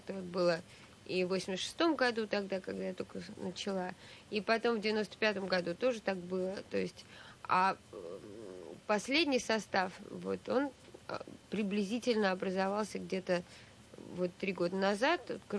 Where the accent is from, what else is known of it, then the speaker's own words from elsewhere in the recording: Moscow, Russia; я из Москвы. Я родилась 19 апреля 61 года в Москве.